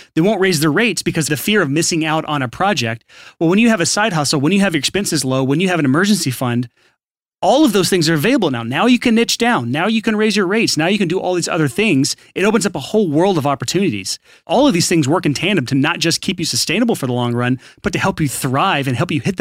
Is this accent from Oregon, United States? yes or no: no; Alabama, United States; I mean, I was born and raised in Alabama, yeah. So that's my actual voice.